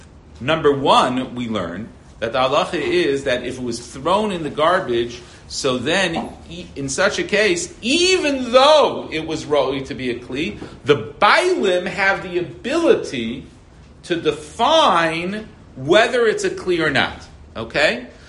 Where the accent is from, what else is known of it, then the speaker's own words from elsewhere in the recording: Brooklyn, New York, United States; I grew up in New York and Brooklyn before.